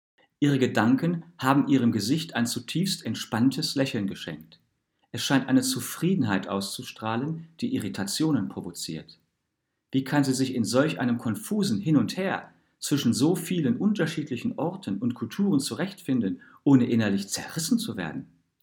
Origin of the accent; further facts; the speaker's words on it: Porto, Norte, Portugal; also born or lived in Lisbon / Paris; Ich bin beispielsweise in Lisboa geboren und in Porto aufgewachsen.